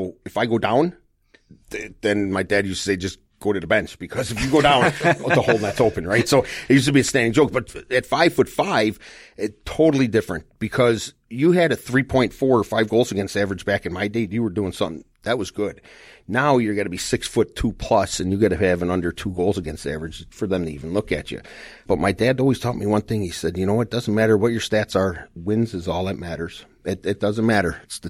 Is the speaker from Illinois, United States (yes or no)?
yes; Crestwood, Illinois, United States; also born or lived in Oak Lawn; It was a suburb of Chicago, Illinois. I was born in Oak Lawn. And then my dad was part owner of a ice rink and a sporting goods store in Crestwood, Illinois. So I grew up around ice.